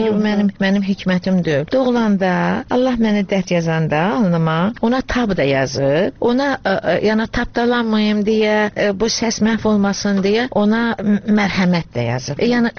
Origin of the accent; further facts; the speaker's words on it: Baku, Azerbaijan; born there; mən birinci nəsiləm ki, ana tərəf, ana vətənim Şuşa, ata vətənim Qəbələ olduğu halda birinci ziyalılardanam ki, Bakıda doğulmuşam. Nəslimdə